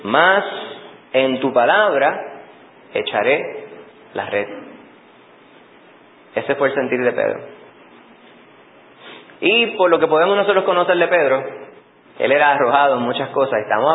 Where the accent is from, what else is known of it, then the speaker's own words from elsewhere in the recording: Puerto Rico; Yo entendería, como buen puertorriqueño